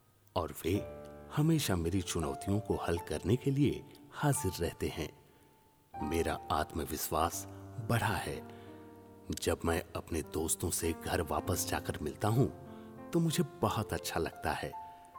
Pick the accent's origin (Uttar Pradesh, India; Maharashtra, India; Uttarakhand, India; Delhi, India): Uttar Pradesh, India; Kanpur; मैं कानपुर का रहने वाला हूं।